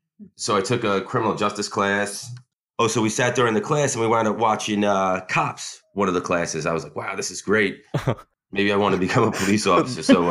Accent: New York, United States; Yeah, I grew up on Long Island with her.

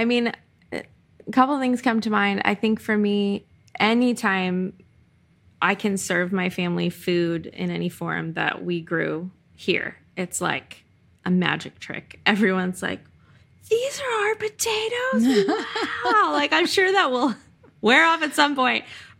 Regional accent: Florida, United States; And winter used to make me go, oh, because I'm from Florida.

